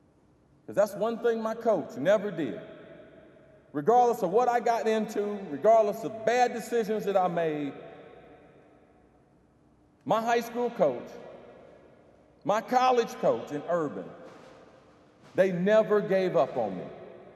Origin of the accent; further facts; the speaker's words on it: Ohio, United States; I'm from Ohio, man. Buckeye born and bred. Grew up in a housing project about 90 miles away. Very proud of everything about Ohio.